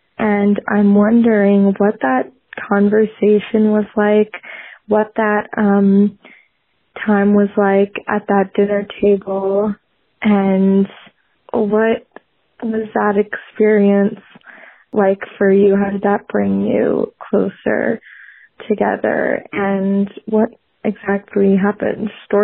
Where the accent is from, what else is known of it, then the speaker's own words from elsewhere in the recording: Chicago, Illinois, United States; I'm from Chicago, Illinois.